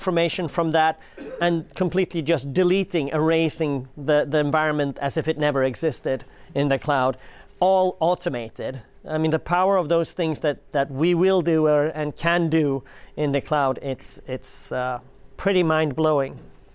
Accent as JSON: {"language": "English", "country": "Sweden", "said": "I'm from Sweden."}